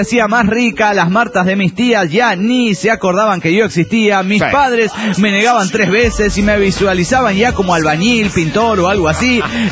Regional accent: Tucumán, Argentina; de Tucumán.

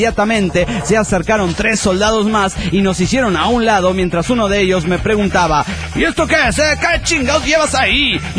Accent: Monterrey, Nuevo León, Mexico; born there; nací en Monterrey, güey. O sea, tengo aquí a la frontera nomás

